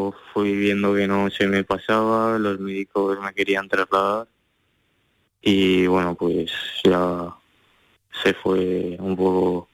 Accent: Sobradiel, Aragon, Spain; now in Valencia, Spain; yo soy de Zaragoza, de un pueblecito aquí.

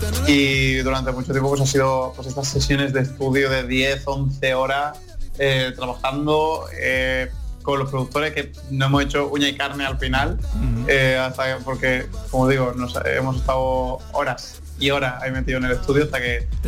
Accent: Armilla, Andalusia, Spain; hay unos perfiles muy urbanos y muy indie en Granada, y también justo Armilla, que es mi pueblo

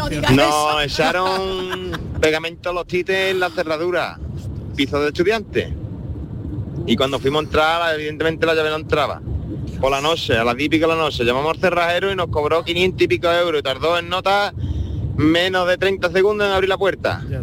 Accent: Jerez, Andalusia, Spain

